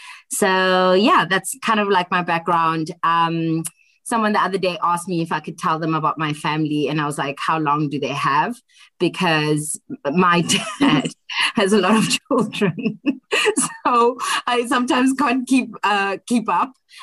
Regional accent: Tembisa, Gauteng, South Africa; born there; also born or lived in Johannesburg; I normally tell people that I was born in Johannesburg, and which I was. I was born in Tembisa, and I probably say sometimes that I'm from Johannesburg.

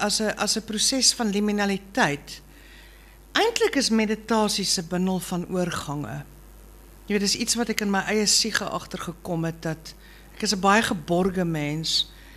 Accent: Pretoria, Gauteng, South Africa; also born or lived in Standerton; Ja, ek is een nooi van Pretoria. Deernacht Pretoria, toe later Standerton.

